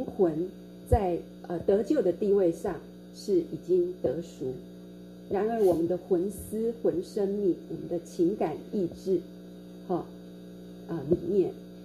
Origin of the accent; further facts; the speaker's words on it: Taiwan; 因为像我们从台湾来的我们会觉得